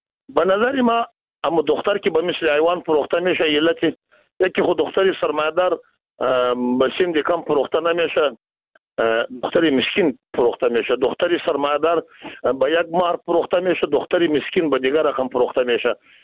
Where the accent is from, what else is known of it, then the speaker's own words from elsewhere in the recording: Afghanistan; ما و شما از افغانستان هستیم،